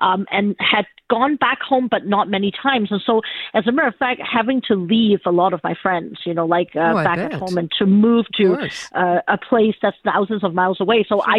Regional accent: Hong Kong; I came from Hong Kong. I actually was born and raised in Hong Kong

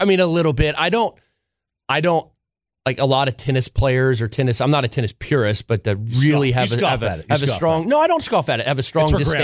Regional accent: Charlotte, North Carolina, United States; I remember going to Panthers games growing up in Charlotte

